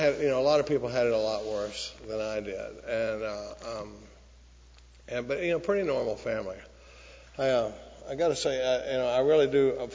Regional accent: Dallas, Texas, United States; I grew up in Dallas, pretty normal family. I grew up during the baby boom.

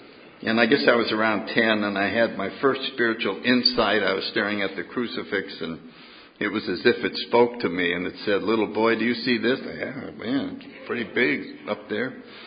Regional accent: New Haven, Connecticut, United States; born there; Anyway, I was born in 1931 in New Haven, Connecticut.

